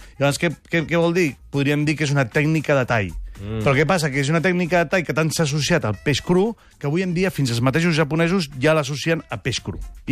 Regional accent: Catalonia, Spain; jo sóc català i faig cuina asiàtica

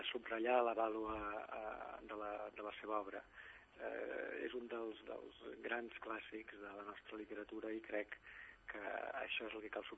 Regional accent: Catalonia, Spain; vam poder durant molts anys treballar en la defensa com a catalans

